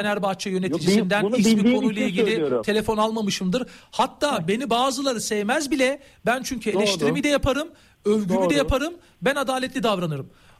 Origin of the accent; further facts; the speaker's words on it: Zeytinburnu, Istanbul, Turkey; De yani Etiler'de büyümedik. Biz de Zeytinburnu çocuğuyuz.